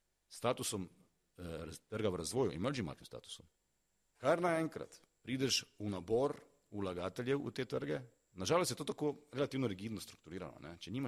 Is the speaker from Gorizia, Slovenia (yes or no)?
no; Ptuj, Drava, Slovenia; Jaz izhajam iz Ptuja, kjer je do Graca in do Zagreba, približno 45 minut po avtocesti, ne, 80 km do vsakega, vsi govorimo nemško pa hrvaško